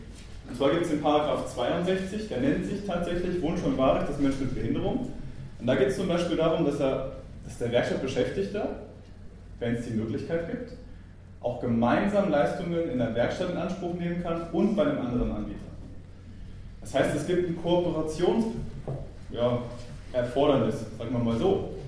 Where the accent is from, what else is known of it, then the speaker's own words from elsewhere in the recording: Thuringia, Germany; ich komme übrigens auch aus Thüringen